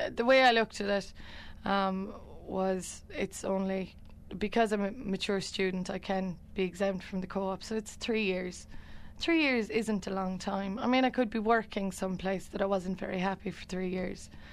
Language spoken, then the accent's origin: English; Ballinacurra, Munster, Ireland; I mean, I'm only from down the road. I'm only from Ballinacurra.